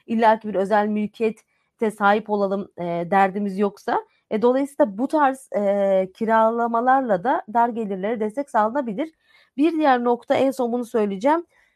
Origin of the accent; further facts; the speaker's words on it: Istanbul, Turkey; İstanbul gerçekten yaşadığım yani doğma büyüme İstanbullu olarak işin içinden çıkılamaz bir şehir.